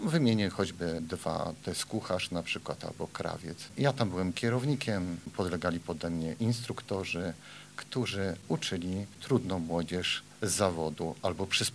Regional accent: Jelenia Góra, Lower Silesian Voivodeship, Poland; born there; przyszedłem na świat w 64 roku, dokładnie 25 października i urodziłem się w Jeleniej Górze.

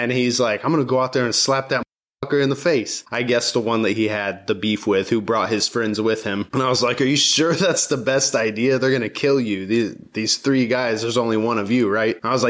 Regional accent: Georgia, United States; But the place that I spent the most time in my teen years, I call my hometown. It's a town in Georgia.

